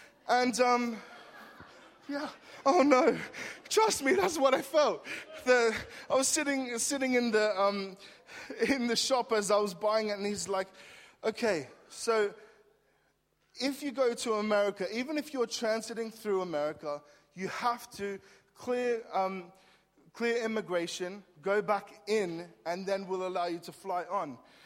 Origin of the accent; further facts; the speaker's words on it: Australia; letting them know that I'm also Australian